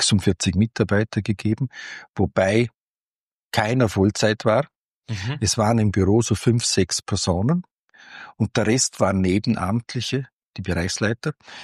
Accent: Götzis, Vorarlberg, Austria; das auch in meiner Heimatgemeinde so etwas stattfindet und haben dann eine eigene Volkshochschule gegründet. Die war im Jahre 1990 in Götz

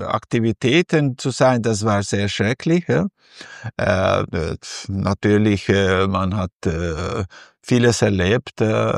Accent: South Kosovo, Kosovo; ich bin im Süden von Kosovo zur Welt gekommen und dann habe ich die Volksschule in meinem Dorf besucht. Später habe ich Mittelschule und dann Universität in Pristina besucht und dort abgeschlossen.

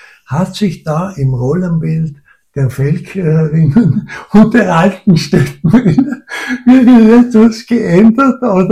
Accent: Vorarlberg, Austria; Weil ich bin in erster Linie ein Europäer, dann bin ich ein Vorarlberger und dann bin ich ein Österreicher.

